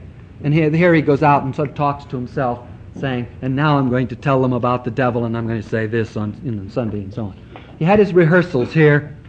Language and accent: English; Ohio, United States; and people notice that I grew up in Ohio